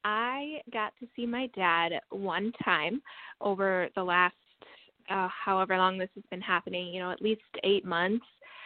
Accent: La Crosse, Wisconsin, United States; now in Madison, United States; I am from Wisconsin. I am from La Crosse, Wisconsin, which is on the south side of the state.

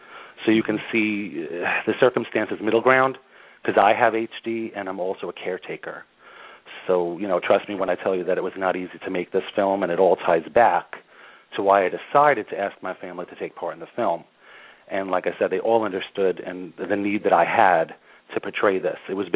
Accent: New York City, New York, United States; We were all born and raised in Queens, New York

